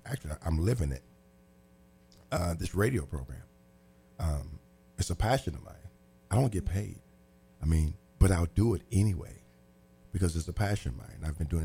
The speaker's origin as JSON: {"language": "English", "town": "Terre Haute", "region": "Indiana", "country": "United States", "tie": "born or raised there", "said": "My hometown's Terre Haute, and there's seven in my family, but my dad died when I was in the ninth grade, and I wanted to be a musician."}